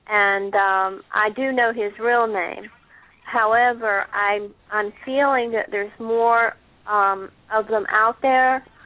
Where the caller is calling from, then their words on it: North Carolina, United States; I'm calling you from North Carolina.